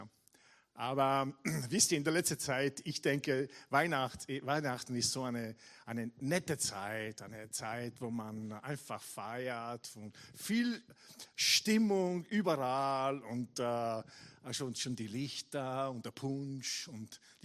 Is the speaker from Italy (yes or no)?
yes; Italy; accent: Italian; German is a second language; moved away as an adult; also born or lived in Carinthia; now in Austria; Inspirator, genau. Und ich komme ursprünglich aus Italien, von dort kommt dieser Akzent, das ich habe. Obwohl wir eine Zeit lang in Kärnten verbracht haben, als meine Frau und ich, als wir nach Österreich gekommen sind, dieser Akzent kommt nicht von Kärnten, ja, sondern kommt aus Italien.